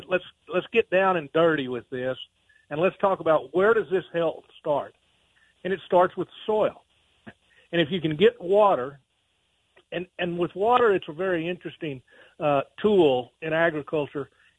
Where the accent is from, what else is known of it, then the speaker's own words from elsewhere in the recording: Texas, United States; I mean, I'm originally from South Texas, down in the Rio Grande Valley.